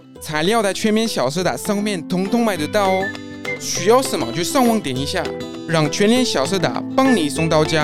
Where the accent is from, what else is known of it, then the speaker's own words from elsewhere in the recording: France; 身为一个法国人，觉得台湾最棒的地方就是有满满的饮料店